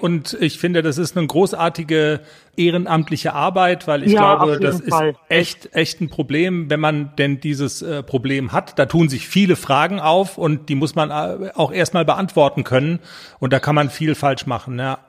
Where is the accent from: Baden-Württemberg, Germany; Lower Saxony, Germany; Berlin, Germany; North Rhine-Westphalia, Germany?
North Rhine-Westphalia, Germany; im Westfälischen, wo ich herkomme